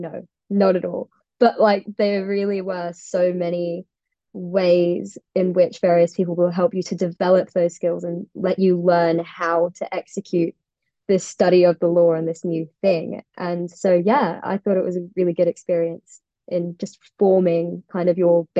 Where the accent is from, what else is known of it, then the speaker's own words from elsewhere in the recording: Australia; also born or lived in Singapore; I'm from Australia and Singapore.